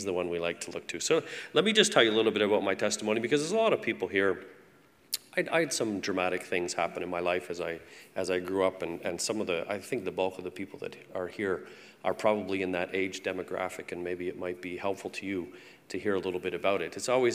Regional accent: Waterloo, Ontario, Canada; and I come from Waterloo, Ontario

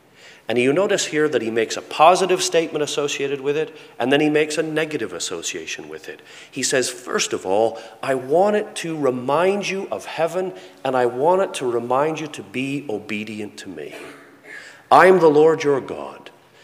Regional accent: Canada; we're happy to be Canadians and proud to be Canadians. I am, I like it to go around and say that I'm a Canadian

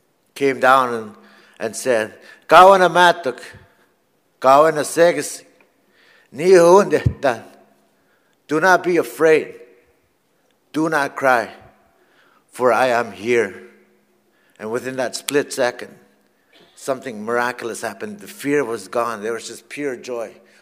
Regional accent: Fort Albany, Ontario, Canada; First, I'm going to pray in my language. … I'm from James Bay, Ontario. I'm from a reserve called Fort Albany. It's a reserve about the size of 1,000 people, approximate. That's where I was born.

